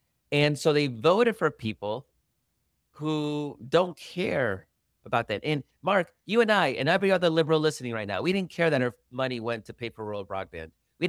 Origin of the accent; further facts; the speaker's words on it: El Salvador; I've seen that in my home country of El Salvador.